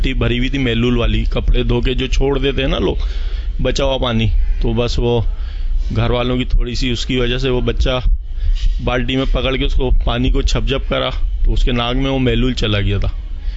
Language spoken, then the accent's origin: Urdu; Gulbahar, Pakistan; اور میں گلبار کا رہنے والا ہوں.